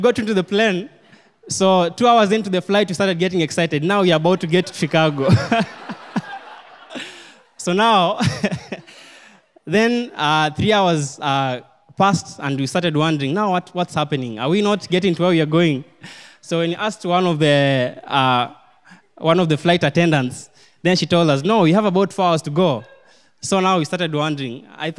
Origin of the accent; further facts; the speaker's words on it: Kenya; But I think being a Kenyan, I have to support my fellow Kenyans.